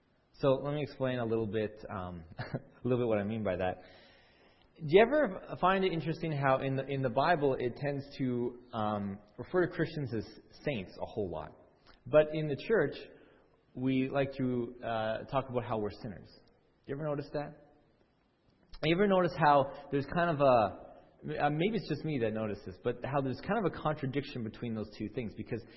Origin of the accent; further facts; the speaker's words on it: Alberta, Canada; I'm from Alberta, if you didn't know